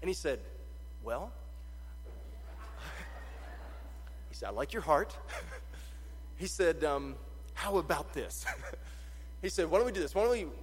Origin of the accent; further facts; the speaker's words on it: West Virginia, United States; Which sounds like a bad West Virginia band, but I'm from West Virginia, I can say that, it's okay.